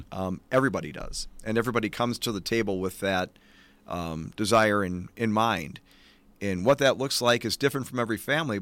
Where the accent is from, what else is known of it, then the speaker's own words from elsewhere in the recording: Racine, Wisconsin, United States; I've been joking that I'm a native cousin, growing up in Racine.